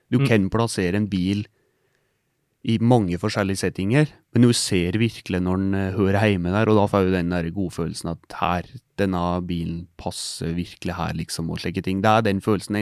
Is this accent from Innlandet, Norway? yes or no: yes; Innlandet, Norway; jeg liker jo Helmen i Gudbrandsdalen der jeg kommer fra, i nærheten da, liksom, så det er jo innlandet